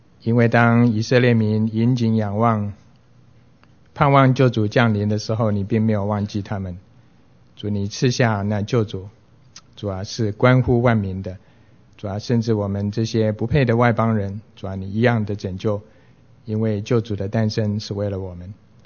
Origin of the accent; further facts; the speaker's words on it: China; 事实上他们比我们中国人更加的不幸。我们尽管是改朝换代，总是还在我们自己的国土上面